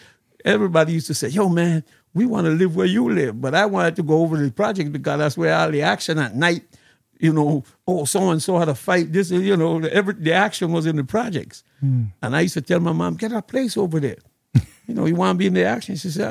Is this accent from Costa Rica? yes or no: yes; Costa Rica; would you believe that growing up in Costa Rica, I spoke English before I speak Spanish.